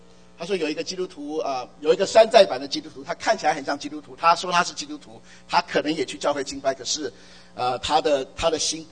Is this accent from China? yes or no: no; Taiwan; 我是从台湾来的，所以我学繁体字很习惯繁体字的爱。